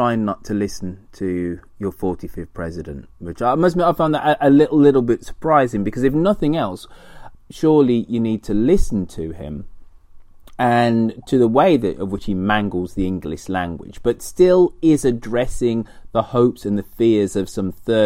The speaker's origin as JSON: {"language": "English", "country": "United States", "said": "I'm an American, tell I'm now living in the Bay Area, I said uptick, sorry, I'm going to be British about this."}